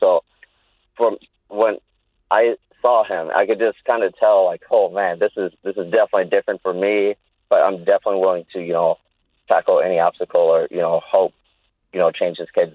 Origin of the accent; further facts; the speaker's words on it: Minneapolis, Minnesota, United States; coming into like the neighborhood where I grew up in North Minneapolis.